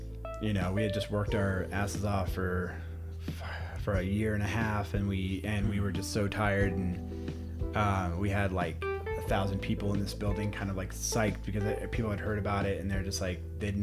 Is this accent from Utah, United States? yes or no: no; Santa Fe, New Mexico, United States; I mean, I grew up here in Santa Fe.